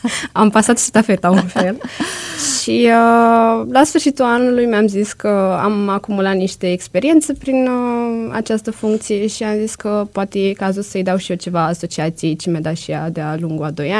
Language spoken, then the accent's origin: Romanian; Roman, Neamț County, Romania; Eu sunt din Roman.